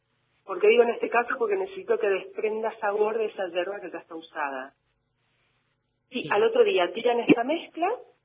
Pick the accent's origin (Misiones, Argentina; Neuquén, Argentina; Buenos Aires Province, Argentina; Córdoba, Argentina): Misiones, Argentina; born there; Nací en Misiones, nacemos tomando mate.